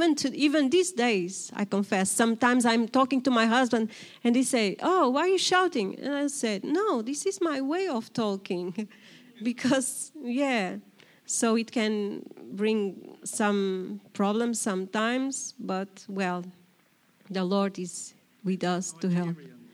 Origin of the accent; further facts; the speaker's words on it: Portugal; So, as Pastor just said, I'm from Portugal.